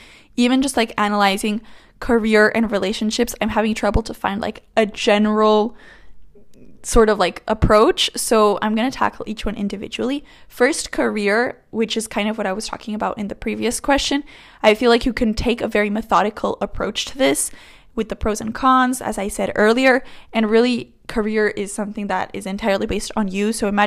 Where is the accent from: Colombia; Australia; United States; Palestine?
Colombia; Medellin, Antioquia; moved away; if I were to fall in love with somebody from my hometown in Medellin, and you know, they like are there, they have their life there and everything, but I have my life here